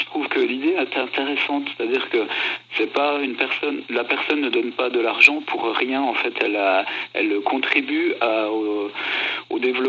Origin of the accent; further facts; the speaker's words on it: Pontarlier, Bourgogne-Franche-Comté, France; Alors les Pontisaliens me connaissent mieux forcément, puisque je suis de Pontarlier.